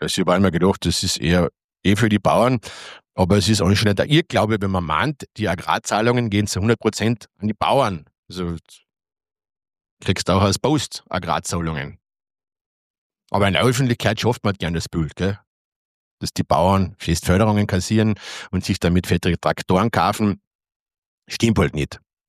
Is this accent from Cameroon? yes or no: no; Austria; Aber sonst sind wir Österreicher noch hinten angefahren